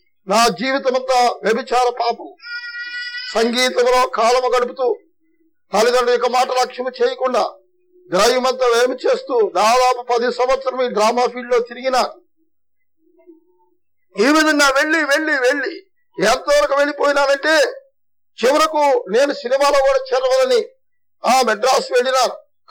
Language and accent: Telugu; Kavuru, Andhra Pradesh, India; మాది గుంటూరు తాలూకా, గుంటూరు జిల్లా బాపట్ల తాలూకా స్టువర్ట్పురం గ్రామాలకు సమీపమున కావూరు వారపల్లిమైన గ్రామాలకు చెందినటువంటి వారు. నేను ఒక లోతర విషయం క్రైస్తవుడు.